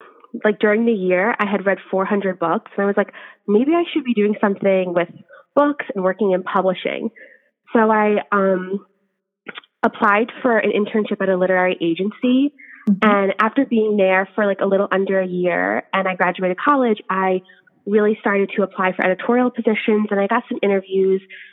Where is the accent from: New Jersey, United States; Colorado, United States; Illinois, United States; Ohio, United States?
New Jersey, United States; I'm from New Jersey